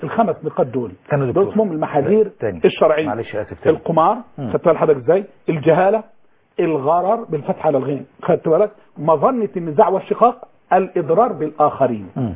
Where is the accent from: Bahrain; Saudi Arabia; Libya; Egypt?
Egypt